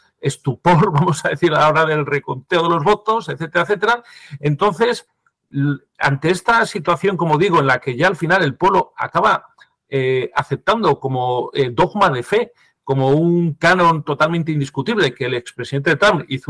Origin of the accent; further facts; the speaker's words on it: Spain; lo yo que más conozco es mi pueblo, el pueblo español